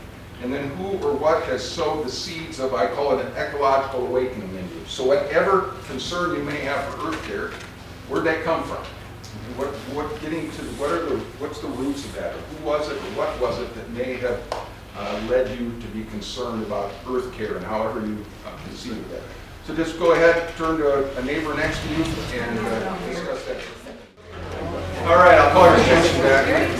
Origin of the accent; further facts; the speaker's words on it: Oregon, United States; I'm a pastor from Oregon